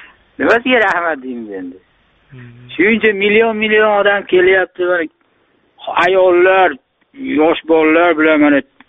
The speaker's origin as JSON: {"language": "Uzbek", "town": "Andijan", "region": "Andijan Region", "country": "Uzbekistan", "said": "Yo, Andijonda o'zidanmi aka, shaharda."}